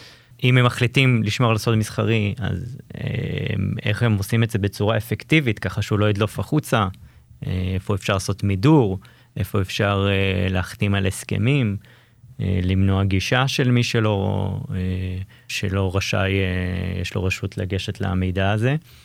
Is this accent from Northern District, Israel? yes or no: no; Haifa, Haifa District, Israel; אני חיפאי במקור